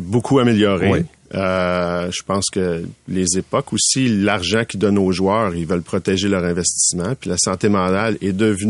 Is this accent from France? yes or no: no; Laval, Quebec, Canada; tu sais, je viens de Laval.